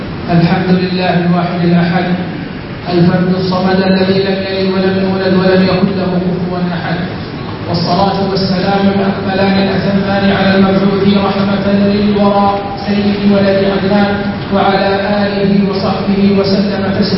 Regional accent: Saudi Arabia; وما تؤنيه حكومة بلادنا المملكة العربية السعودية من اهتمام بالغ ورعاية دائمة للحجاج

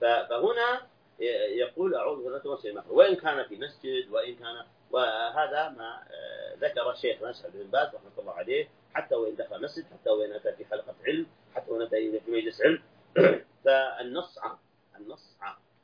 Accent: Saudi Arabia; عندنا في المملكة العربية السعودية

